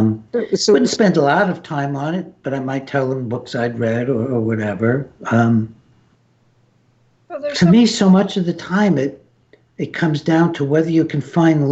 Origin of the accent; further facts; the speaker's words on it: United States; I don't get up in the morning thinking, wow, I'm an American. I get up being ashamed of being an American.